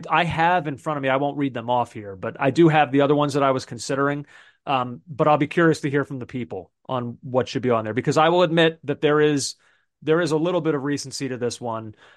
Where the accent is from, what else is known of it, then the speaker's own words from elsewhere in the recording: United States; obviously for me as an American soccer fan, it felt even more special.